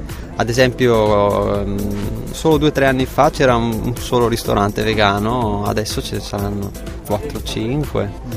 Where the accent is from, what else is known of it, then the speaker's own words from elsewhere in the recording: Verona, Veneto, Italy; io sono nato e vissuto a Verona, abito ancora là e opero soprattutto a Verona. La mia scelta è orientata sulle cose calabresi perché mia madre è calabrese e ho molti parenti là e scendo sempre.